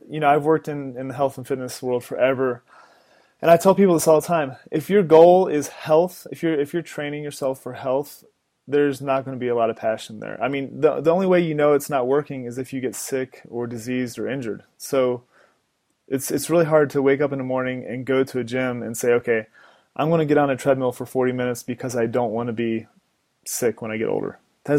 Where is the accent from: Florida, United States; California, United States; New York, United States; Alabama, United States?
Florida, United States; I grew up in South Florida and there's adventure there, but it's not, I live in Colorado now.